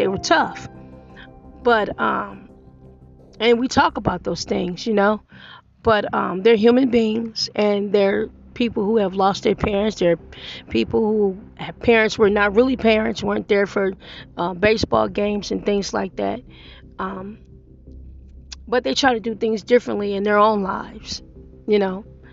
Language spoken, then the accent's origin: English; Detroit, Michigan, United States; You know, there's a lot of things that we saw as kids growing up in Detroit.